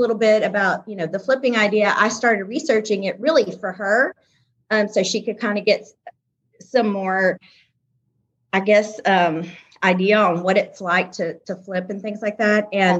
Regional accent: Houston, Texas, United States; now in Huntsville, United States; Okay, so I live in Huntsville, Alabama. I'm from Houston, Texas, actually South Houston, Texas. And we moved here about 12 years ago.

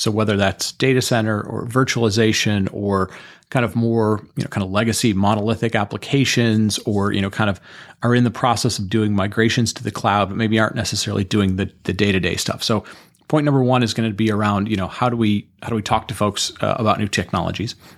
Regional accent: Michigan, United States; I grew up in Michigan. I grew up around cars. We were the sort of, car manufacturing center of the world.

